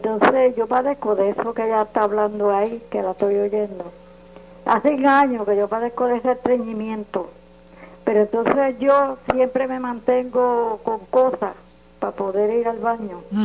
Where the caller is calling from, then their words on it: Sabana Seca, Puerto Rico; De tu abajo, de Sabana Seca.